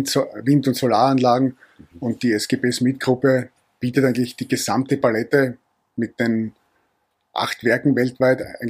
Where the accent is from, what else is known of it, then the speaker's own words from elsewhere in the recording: Austria; born there; bin gebürtiger Österreicher.